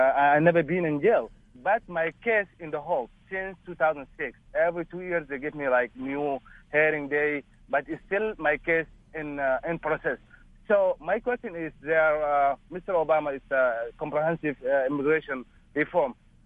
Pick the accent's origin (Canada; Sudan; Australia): Sudan; Darfur; moved away as an adult; now in United States; I'm from Sudan, Darfur region. I came to the United States in 2006 by student visa, and I applied to asylum